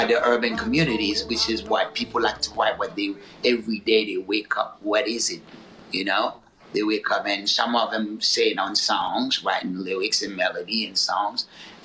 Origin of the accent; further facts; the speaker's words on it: Haiti; Because I grew up in Haiti